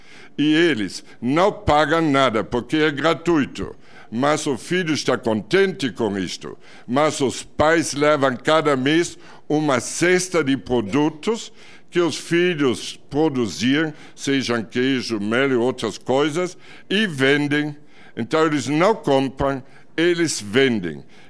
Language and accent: Portuguese; Germany; Portuguese is a second language; Eu sou alemão. Eu vi meu país quando estava destruído.